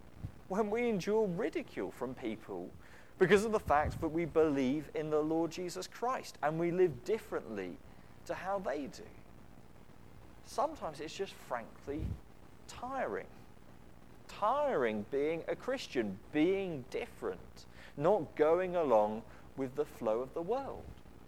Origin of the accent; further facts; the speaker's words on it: Saxmundham, East of England, United Kingdom; Now, when I was growing up in Suffolk, I grew up in Saxmundham, which is a much smaller town of about 4,000 people, right on the far east of the county